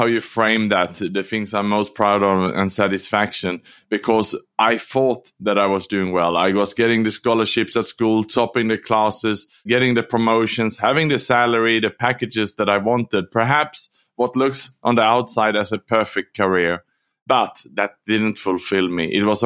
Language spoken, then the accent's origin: English; Sweden; born there; English is a second language; So, Steve, I was born in Sweden